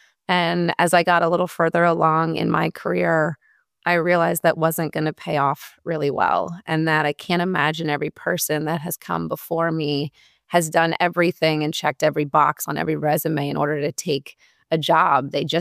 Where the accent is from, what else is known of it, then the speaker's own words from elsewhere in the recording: Villanova, Pennsylvania, United States; So I grew up outside Philadelphia in a town called Villanova.